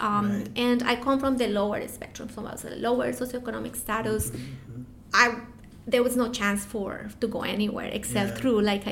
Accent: Cali, Valle del Cauca, Colombia; first language Spanish; English is a second language; So I am from Cali, Colombia, which is in the southwest of the country. It's a city that is well known for salsa music, salsa dancing. Mm-hmm. my first language is Spanish.

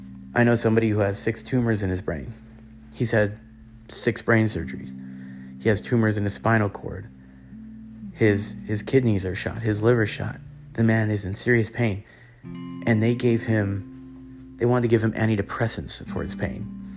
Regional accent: Ventura County, California, United States; It's hitting my hometown of Ventura County.

